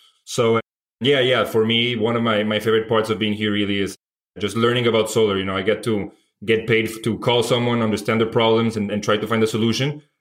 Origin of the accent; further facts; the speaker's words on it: north, Mexico; now in Netherlands; I'm originally from Mexico. I'm based in the Netherlands now. And yeah, I mean, I've always been interested in sustainability. I'm from the north of Mexico. It's historically an industrial land.